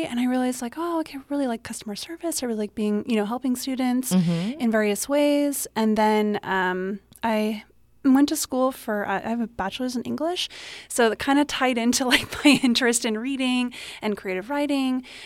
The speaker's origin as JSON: {"language": "English", "region": "California", "country": "United States", "tie": "born or raised there", "said": "But I grew up in the Bay Area and we'd go to the Contra Costa library branches a lot, and Oakland libraries"}